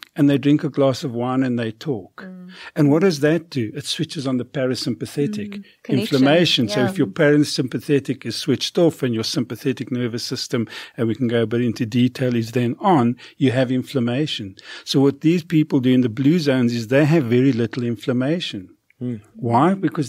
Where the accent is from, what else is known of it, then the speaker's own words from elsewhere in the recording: Kimberley, Northern Cape, South Africa; Well, I grew up in Kimberley.